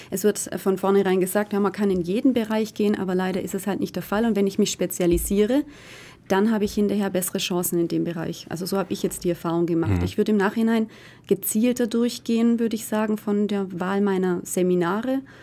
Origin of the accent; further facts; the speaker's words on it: Baden-Württemberg, Germany; Ich komme ja aus dem Ostabkreis, wie ich schon gesagt habe